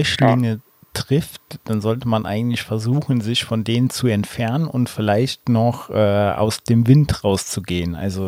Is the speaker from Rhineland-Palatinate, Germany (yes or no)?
yes; Rhineland-Palatinate, Germany; weil ich komme aus dem Westerwald, das sagt dir bestimmt was, ist ja nicht so weit weg.